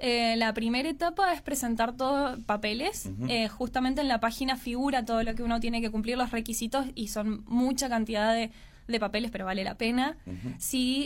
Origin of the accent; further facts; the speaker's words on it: Mendoza, Argentina; Como soy la única de Mendoza que va a ser más local quizás lo mío, pero siempre obviamente tenemos que hablar en general sobre Argentina.